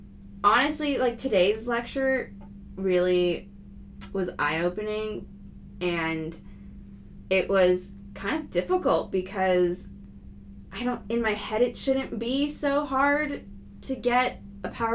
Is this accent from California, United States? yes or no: yes; California, United States; So I'm from California and I'm planning on going back to practice as soon as I graduate.